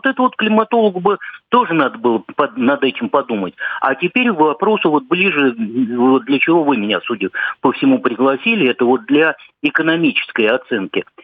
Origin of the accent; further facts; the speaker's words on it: Moscow, Russia; я как коренной москвич, абсолютно коренной москвич, каких не так много